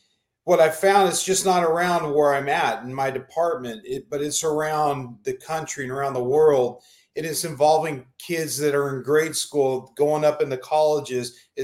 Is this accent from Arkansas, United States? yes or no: no; Phoenix, Arizona, United States; I grew up in Phoenix, and Tawny and I, we both grew up in the West Valley. We went to rival high schools